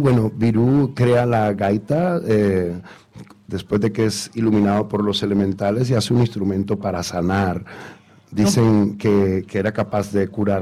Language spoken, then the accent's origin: Spanish; Barranquilla, Atlántico, Colombia; la casa en que yo crecí allá en Barranquilla.